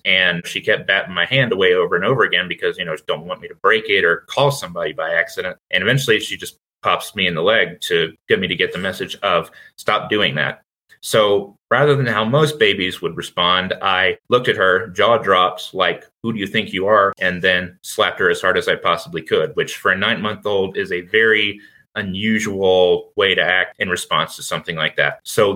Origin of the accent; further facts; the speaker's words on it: Virginia, United States; born there; So I was born in Virginia in 1997